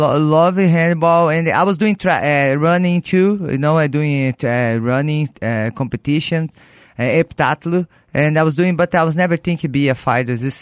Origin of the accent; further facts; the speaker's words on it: Brazil; English is a second language; I grew up in Brazil. I was rich family